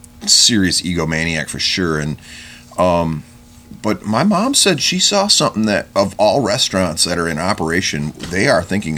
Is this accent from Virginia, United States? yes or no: no; Holland, Michigan, United States; also born or lived in Kalamazoo; now in Goshen, United States; I was born in the UP, but I grew up in the Holland area, and then I lived in Kalamazoo for about 6 years while I went to Western and worked there for a while.